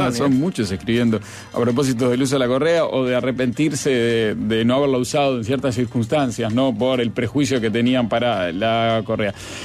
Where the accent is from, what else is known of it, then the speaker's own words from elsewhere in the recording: Madrid, Community of Madrid, Spain; Soy madrileña, hace 20 años viajé a Estados Unidos